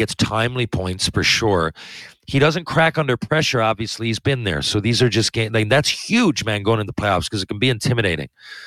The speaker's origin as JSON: {"language": "English", "town": "Sherwood Park", "region": "Alberta", "country": "Canada", "said": "I'm from Sherwood Park"}